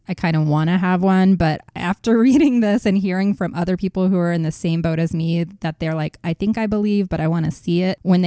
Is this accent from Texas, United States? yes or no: yes; Belton, Texas, United States; I grew up in Belton, Texas, I think I've talked about, and it was around the same size. And I know how small that town felt.